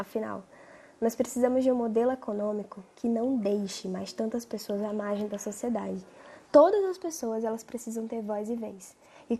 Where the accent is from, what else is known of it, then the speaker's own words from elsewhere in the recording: Arapiraca, Alagoas, Brazil; now in Recife, Brazil; tenho 24 anos, eu sou nordestina de Arapiraca, hoje eu moro em Recife